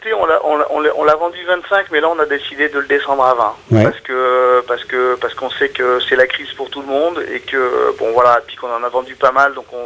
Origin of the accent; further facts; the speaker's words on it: Toulouse, Occitanie, France; À Toulouse, parce que, bon, on est de Toulouse, donc...